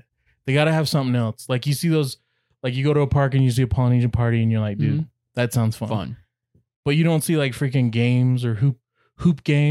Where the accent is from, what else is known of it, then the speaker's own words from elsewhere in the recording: Hawaii, United States; I'm Hawaiian.